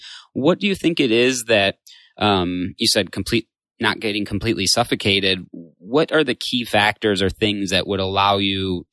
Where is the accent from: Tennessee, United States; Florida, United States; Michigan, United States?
Michigan, United States; I grew up in Michigan. A couple of our employees did as well. We got friends, family there